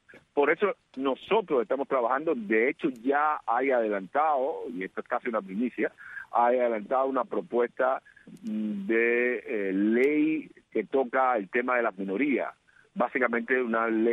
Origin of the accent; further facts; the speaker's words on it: Cuba; no respetan mi derecho como individuo, como persona y como cubano